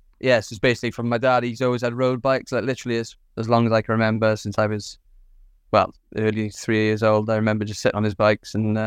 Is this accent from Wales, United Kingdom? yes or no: yes; Swansea, Wales, United Kingdom; from Swansea in South Wales